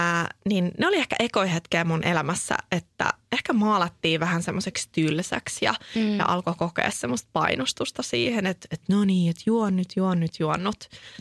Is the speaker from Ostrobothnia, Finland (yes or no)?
no; Espoo, Uusimaa, Finland; Mä oon itse Matinkylästä kotoisin